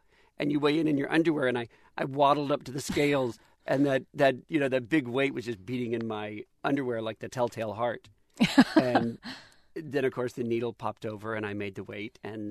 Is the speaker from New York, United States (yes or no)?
no; Dallas, Texas, United States; now in Los Angeles, United States; I live in Los Angeles. I'm from Dallas